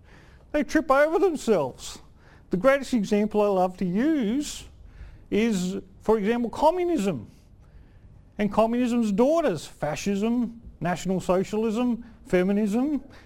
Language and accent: English; Australia; accent: ocker; I'm too Australian. I've got too much of an ocker accent.